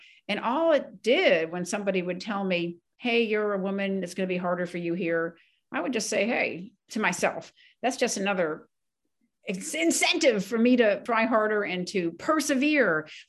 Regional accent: Ellicott City, Maryland, United States; being born and raised in Ellicott City, Maryland, I had looked at the Naval Academy right next door in Annapolis

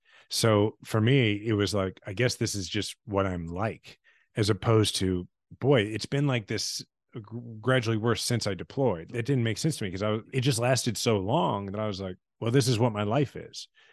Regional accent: Kansas City, Missouri, United States; My kids are sixth generation Kansas Cityans. I love my hometown.

